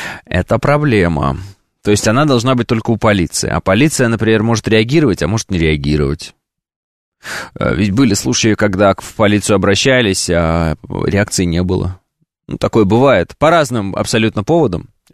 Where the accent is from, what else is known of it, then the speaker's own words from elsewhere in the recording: Orenburg Oblast, Russia; я из Оренбургской области.